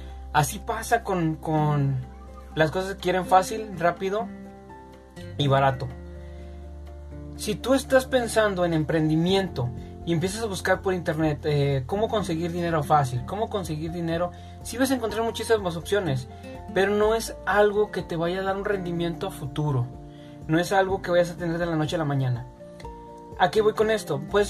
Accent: Mexico; Porque soy mexicano y es lo que vivo día con día.

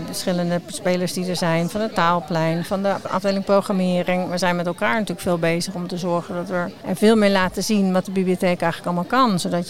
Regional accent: Dordrecht, South Holland, Netherlands; ik kom uit Dordrecht, hè, dus niet deze bibliotheek dan bij toeval

